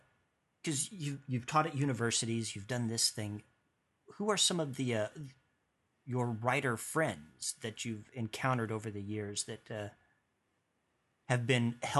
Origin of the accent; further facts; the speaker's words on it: Kansas, United States; coming from where I do, I grew up out in Western Kansas